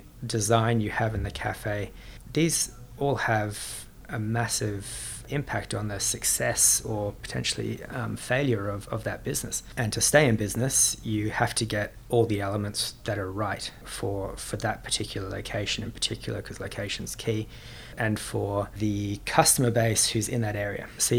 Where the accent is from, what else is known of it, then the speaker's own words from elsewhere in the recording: Sydney, New South Wales, Australia; It goes back to growing up in Australia and the cafes that we were going to back in Sydney back in the day, so early 2000s.